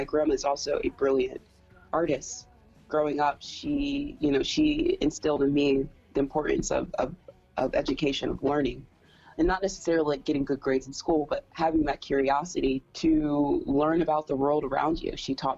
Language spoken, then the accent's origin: English; Deep South, United States; I had a lot of the same ideas and inclinations that Flannery had growing up in the Deep South and growing up in a highly structured religious community.